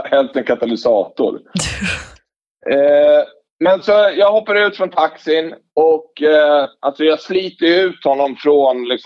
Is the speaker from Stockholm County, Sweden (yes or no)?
yes; Stockholm, Stockholm County, Sweden; jag är ändå uppväxt i Akalla, jag är uppväxt bland somalier